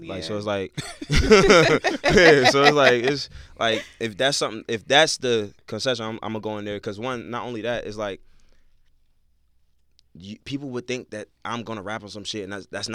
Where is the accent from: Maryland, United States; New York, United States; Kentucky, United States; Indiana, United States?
New York, United States; Brooklyn; I come from Brownsville. That's one of the most dangerous cities in Brooklyn.